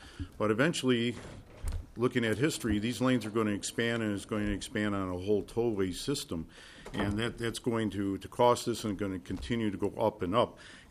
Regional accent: Chicago, Illinois, United States; I grew up in Chicago. I'm old enough to remember that the tollways were just temporary until they could pay off the investment.

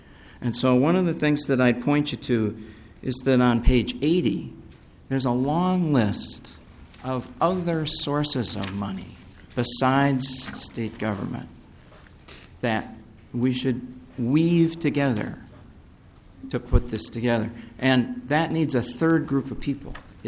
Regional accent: Ireland; I'm an Irish guy

